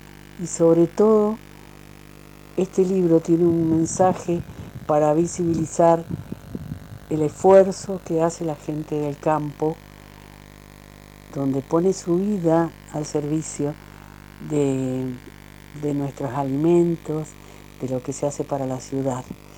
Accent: Uruguay; now in Mendoza, Argentina; Yo soy uruguaya, soy una uruguaya que ha vivido en Mendoza ya más de la mitad de la vida.

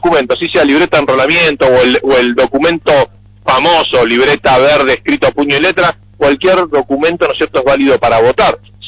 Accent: Buenos Aires Province, Argentina; a mí me toca ser fundador del PRO en mi pueblo, allá en provincia de Buenos Aires, en un pueblo de 10.000 habitantes, ¿no?

